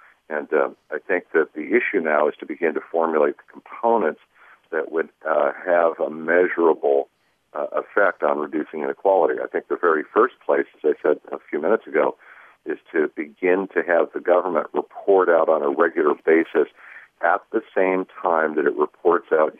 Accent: California, United States; I grew up out there in Southern California and remember the Goldwater 64 campaign quite vividly

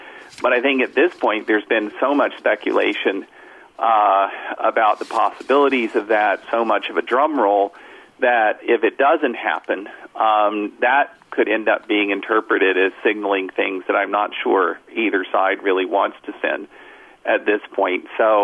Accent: United States; to I think, as an American, to U.S. Shame

